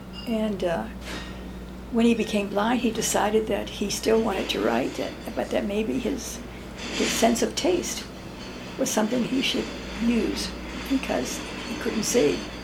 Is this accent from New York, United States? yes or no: no; Boston, Massachusetts, United States; now in Ann Arbor, United States; I'm from Boston.